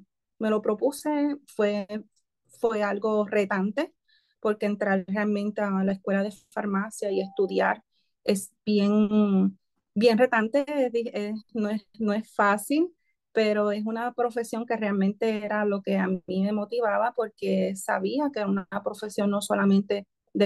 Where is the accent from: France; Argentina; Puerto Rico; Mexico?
Puerto Rico; yo soy de aquí de Puerto Rico, ¿verdad?